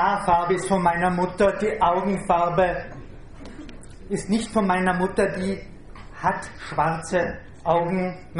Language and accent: German; Tyrol, Austria; Aufrecht, bin ja Tiroler, bin ich am größten.